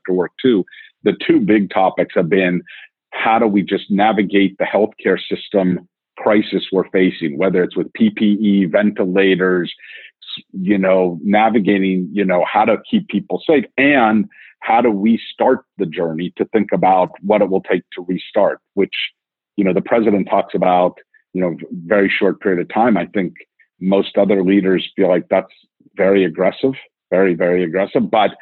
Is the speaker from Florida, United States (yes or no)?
no; New York, United States